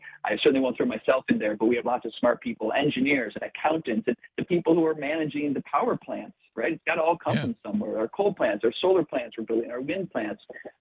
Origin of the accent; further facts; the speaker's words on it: Midwest, United States; And listen, I'm a Midwest guy. I've been born and raised in the Midwest my whole life.